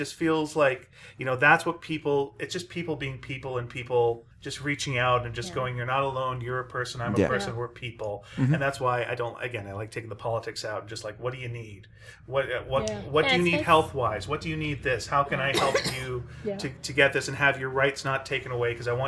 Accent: Quebec, Canada; it was so upsetting because I'm from Quebec.

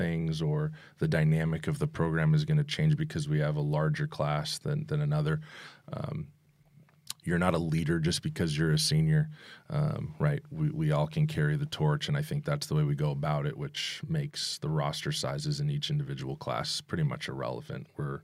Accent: California, United States; I'm from the Valley. I played for Tom Usborne, went to Chatsworth High School, went to Fresno State

